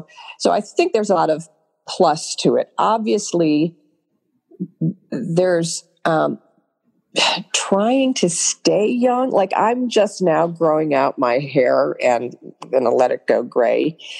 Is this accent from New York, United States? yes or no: no; Cleveland, Ohio, United States; I mean, I think I'm from Cleveland and I love the whole Irish Catholic of it all